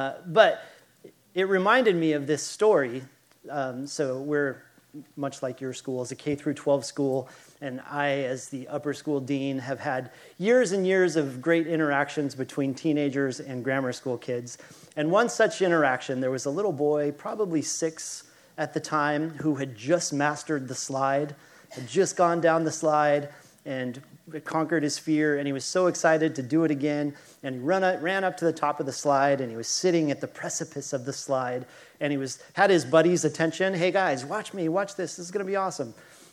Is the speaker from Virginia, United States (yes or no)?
no; Idaho, United States; I'm from Idaho, and Idaho has not legalized recreational marijuana use.